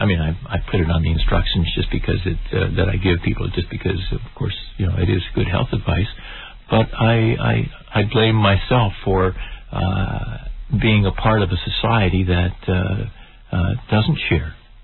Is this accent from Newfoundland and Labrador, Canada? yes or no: no; Toronto, Ontario, Canada; I was born in Toronto and grew up there.